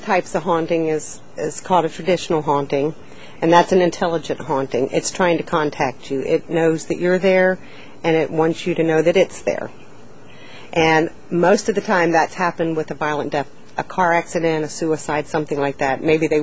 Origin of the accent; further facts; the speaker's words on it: Dallas, Texas, United States; and we're from the Dallas Metroplex, so yeah.